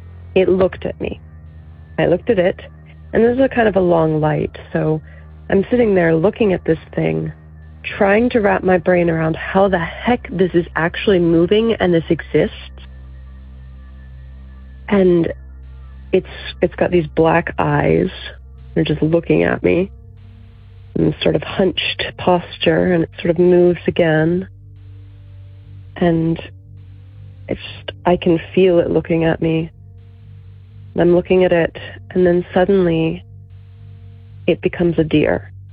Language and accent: English; Virginia, United States; I'm from Virginia.